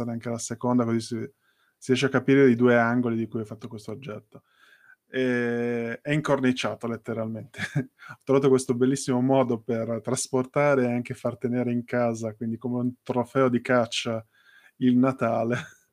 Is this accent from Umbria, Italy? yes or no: no; Liguria, Italy; accent: Ligurian; now in Turin, Italy; A parte aver detto prima che ho un vago accento ligure